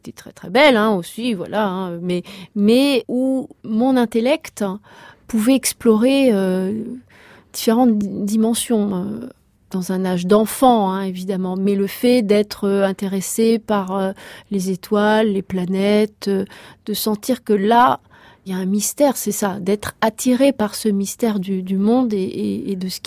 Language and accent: French; Montargis, Centre-Val de Loire, France; born there; je suis née à Montargis